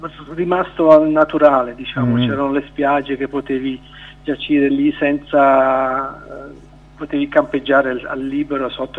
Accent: Zurich, Switzerland; Io sono nato a Zurigo, sono figlio di emigranti. Sono arrivati negli anni 60 in Svizzera. Sono andato qui a Zurigo, nelle vicinanze di Zurigo.

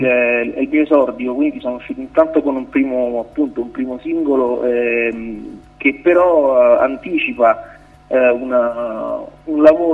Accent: Rome, Lazio, Italy; now in Milan, Italy; io sono un romano trapiantato a Milano

